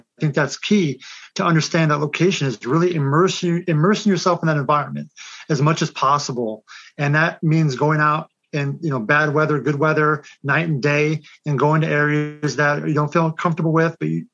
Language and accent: English; Kansas, United States; I was born and raised in Kansas, so going back into a country environment wasn't that big of a deal.